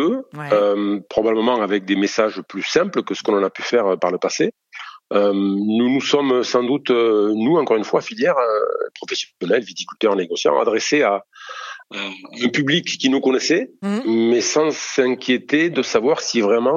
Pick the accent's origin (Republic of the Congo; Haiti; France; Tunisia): France; Bordeaux, Nouvelle-Aquitaine; Je suis bordelais, donc je passerai.